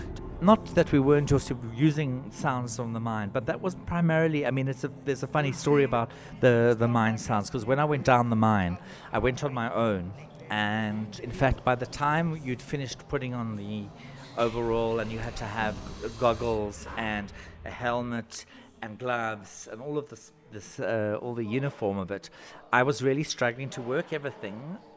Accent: South Africa; There was something so important for me as a South African about not keeping the human voice very much part of this piece.

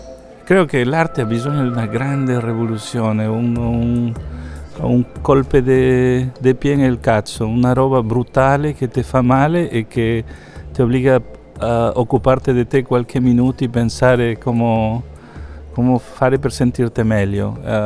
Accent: Peru; Italian is a second language; a parte di questo accento che senti, sono di colore, sono peruviano

